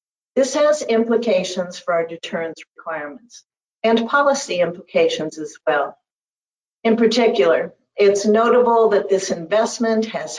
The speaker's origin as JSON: {"language": "English", "region": "Nebraska", "country": "United States", "tie": "born or raised there", "said": "when he was visiting Offutt Air Force Base in my home state of Nebraska."}